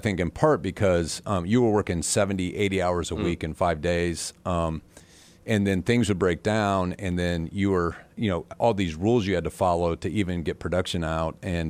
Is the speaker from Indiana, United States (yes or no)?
yes; Butler, Indiana, United States; I'm from Butler, Indiana. Right. Like, we didn't even know who the governor was sometimes, and certainly never thought we'd meet him.